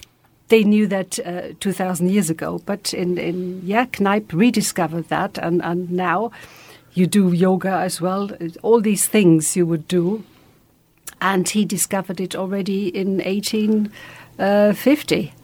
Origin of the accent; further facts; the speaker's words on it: Frankfurt, Hesse, Germany; I remember when I was a child, because I'm from Frankfurt anyway, I remember as a child it was very magical and very quiet.